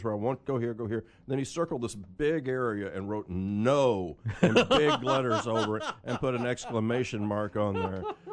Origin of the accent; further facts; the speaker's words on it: Texas, United States; I know. I told him, no, I'm from Texas. We're okay.